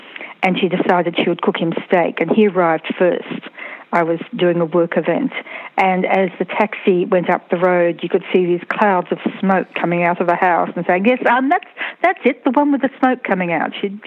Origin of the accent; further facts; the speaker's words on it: Brisbane, Queensland, Australia; now I grew up outside Brisbane, Sydney was at least a two-day drive away.